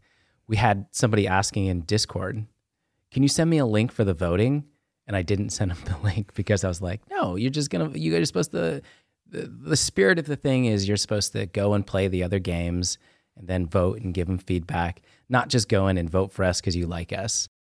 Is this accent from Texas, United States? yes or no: no; New York, United States; I'm from New York.